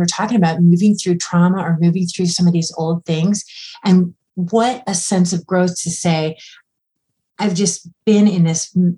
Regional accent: Iowa, United States; Well, hi. Yeah. Well, I'm from Iowa. My dad left us when I was 12.

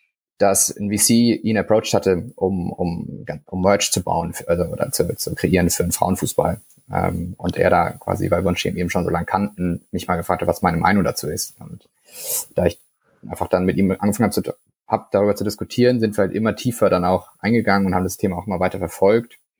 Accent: Frankfurt, Hesse, Germany; ich bin 28 Jahre alt, ich komme aus Frankfurt am Main, das ist meine Heimatstadt

